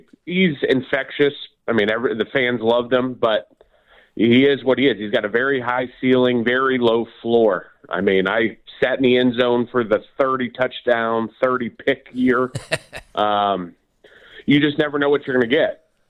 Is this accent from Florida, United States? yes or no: yes; Orlando, Florida, United States; now in Willoughby, United States; I live up here now, born and raised in Orlando, but live in Willoughby the last couple years.